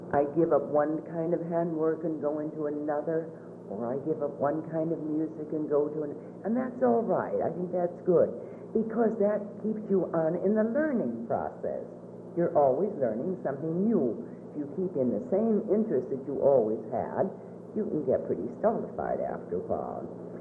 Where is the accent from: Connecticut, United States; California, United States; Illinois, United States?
Illinois, United States; Chicago; Now, I came from Chicago with three brothers, and knew nothing about baseball, which was surprising because we did indulge in many sports.